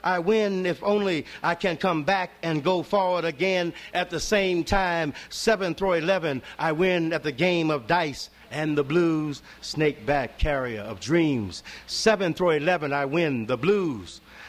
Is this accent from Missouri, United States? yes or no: yes; St. Louis, Missouri, United States; I grew up on Delmar and Leonard, and these pieces work together as a group